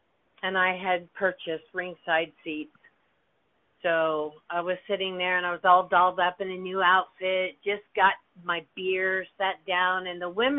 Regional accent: Kansas City, Missouri, United States; I grew up in Kansas City, Missouri.

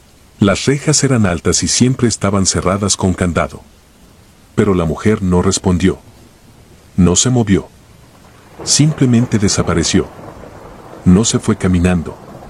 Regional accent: Sinaloa, Mexico; soy de Sinaloa y en ese entonces tenía 26 años.

